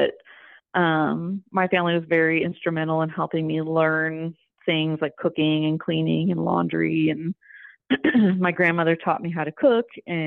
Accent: St. Charles, Missouri, United States; Yes, I'm actually born and raised in St. Charles. My family is all pretty much in that area.

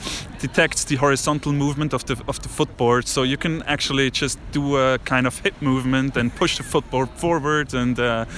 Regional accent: Switzerland; English is a second language; I'm from Switzerland, from Micro.

